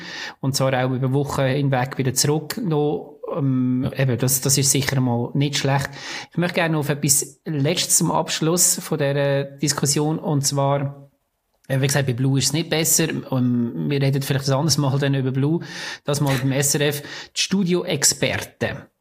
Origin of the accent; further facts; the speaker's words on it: Switzerland; Das ist vielleicht auch ein bisschen klischee-mässig als Schweizer Dings.